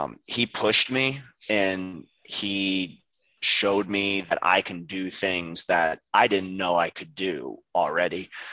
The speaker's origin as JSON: {"language": "English", "town": "Columbus", "region": "Ohio", "country": "United States", "tie": "born or raised there", "said": "I'm in Columbus. I'm in my hometown. How am I supposed to heal in my hometown?"}